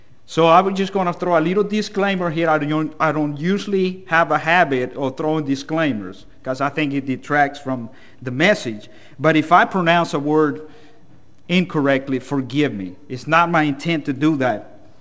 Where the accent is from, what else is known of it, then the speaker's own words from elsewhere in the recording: El Salvador; English is a second language; moved away as an adult; now in Dublin, United States; And I should just say that I was born and raised in El Salvador, Central America. I was 20 years old whenever I moved to Dublin, Georgia, and I've been there ever since. So if you think I talk a little funny